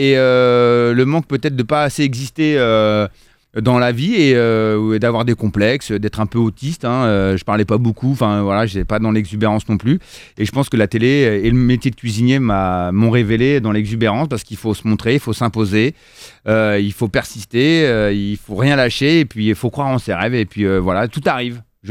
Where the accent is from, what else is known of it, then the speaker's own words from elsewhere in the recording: Rungis, Île-de-France, France; Et j'ai grandi, moi, à Rungis.